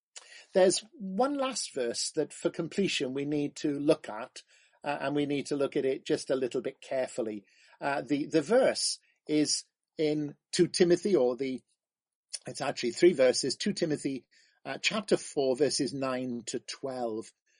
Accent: Merthyr Tydfil, Wales, United Kingdom; I remember someone that used to walk up and down the high street in my hometown of Merthyr Tydfil with a big board

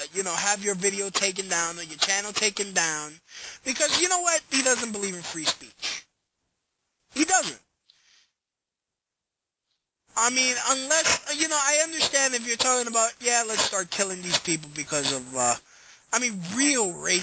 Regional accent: Brooklyn, New York, United States; You know what, dude? I'm from Brooklyn. I've gotten my ass kicked before.

